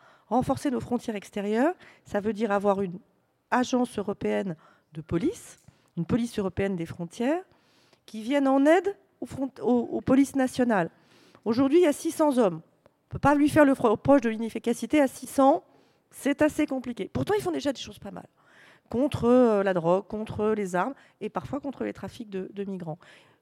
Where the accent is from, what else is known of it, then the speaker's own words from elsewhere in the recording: France; je pense qu'en tant que Français, si on n'est pas capable de dire qu'une politique migratoire, aussi efficace soit-elle, doit toujours rester humaine